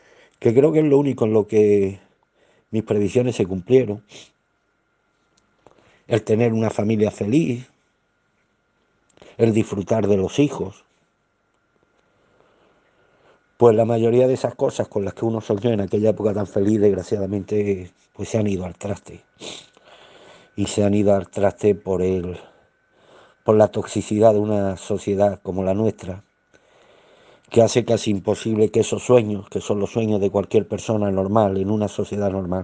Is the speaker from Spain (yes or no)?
yes; Spain; como español que fue concebido antes de 1975